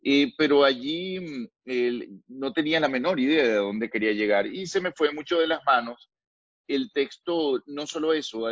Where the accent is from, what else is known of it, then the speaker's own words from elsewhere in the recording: Caracas, Capital District, Venezuela; me he volcado al venezolano como una especie de refugio, porque es como hablo yo soy caraqueño